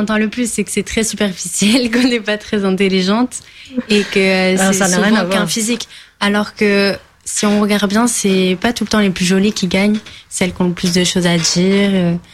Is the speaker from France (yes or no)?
yes; Lieusaint, Île-de-France, France; J'ai grandi à Lieusaint.